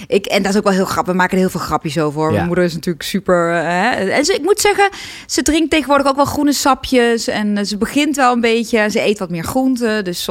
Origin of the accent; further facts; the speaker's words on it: North Brabant, Netherlands; ik kom ook uit Brabant.